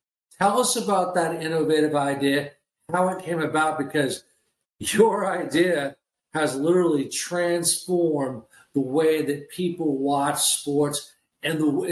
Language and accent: English; California, United States; Also, University of California, home of the Golden Bears, where we grew up in the Bay Area.